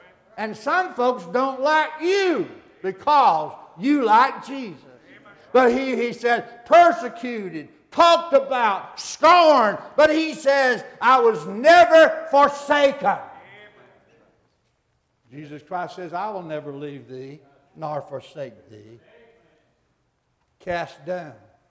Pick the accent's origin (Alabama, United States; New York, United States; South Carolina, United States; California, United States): Alabama, United States; I was born and raised in North Alabama, and down there we'd say, "Hey, it's going to get gooder."